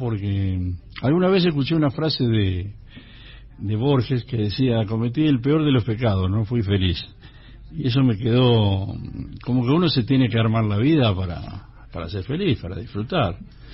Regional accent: Lanús, Buenos Aires Province, Argentina; also born or lived in Monte Grande; yo nací en Monte Grande, pero me quedé en Villa Diamante, en una villa que está en Lanús, hasta los 11 años, que hubo una inundación muy grande y tuvimos que volver a Monte Grande

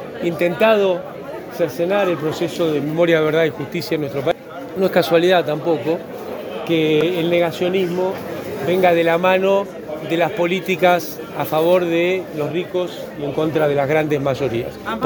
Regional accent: Argentina; como argentinas, argentinos

